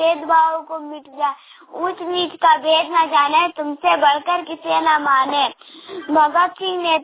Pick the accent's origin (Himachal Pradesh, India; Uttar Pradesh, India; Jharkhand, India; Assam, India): Jharkhand, India; Baghedi; मैं बघेड़ी का रहने वाला हूँ, जिला गिरिडीह।